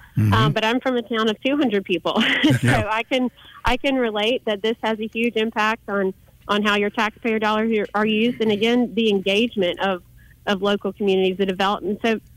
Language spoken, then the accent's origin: English; Beatrice, Alabama, United States; growing up in Beatrice, Alabama, with less than 200 people